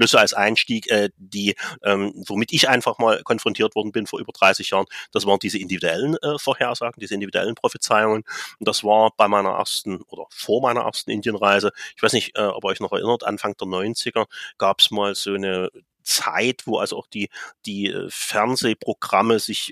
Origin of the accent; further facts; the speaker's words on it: Saxony, Germany; weil ich komme ja aus dem Osten, ich bin halt in der Nähe von Dresden groß geworden